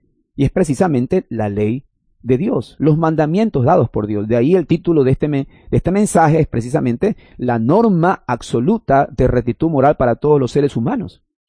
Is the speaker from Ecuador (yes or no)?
yes; Ecuador; nosotros, por ejemplo, como ecuatorianos, tenemos un código de leyes